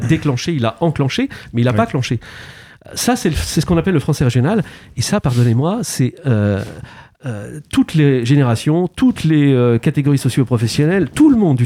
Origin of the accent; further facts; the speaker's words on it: Valognes, Normandy, France; moi je suis cotentinais, Je suis originaire